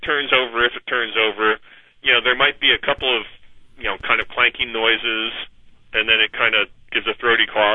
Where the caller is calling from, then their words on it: Pennsylvania, United States; I'm calling you from the Pennsylvania Turnpike.